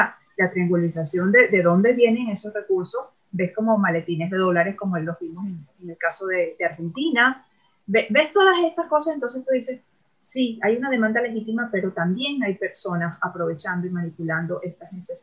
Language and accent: Spanish; Venezuela; moved away; hay que ser como venezolanos, porque nosotros no somos colombianos, guatemaltecos que vinimos acá a hacer posgrado